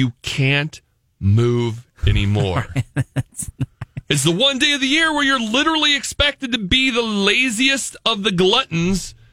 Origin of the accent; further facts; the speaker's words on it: Oregon, United States; And you would find out my home state of Oregon, the most hated Thanksgiving food is turkey.